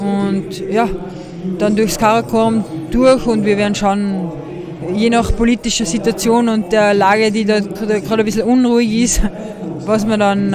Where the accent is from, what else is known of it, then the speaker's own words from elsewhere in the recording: Austria; es ist der erste Upper Austria Grand Prix, den es bei uns in Österreich gibt.